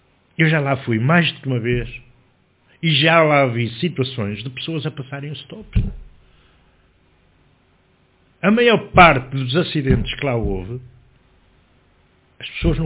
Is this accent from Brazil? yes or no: no; Portugal; nós somos portugueses, somos latinos e temos uma maneira de ser